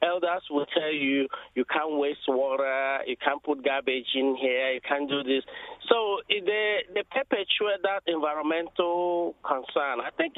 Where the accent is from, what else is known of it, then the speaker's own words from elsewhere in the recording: Imo, Nigeria; I'm from Nigeria, and I'm from the eastern part of Nigeria. Mm-hmm. I'm from Imo State.